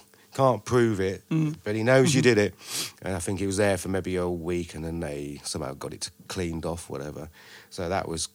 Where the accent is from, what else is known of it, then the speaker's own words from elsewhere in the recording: York, Yorkshire and the Humber, United Kingdom; I grew up in York. In the north, yeah.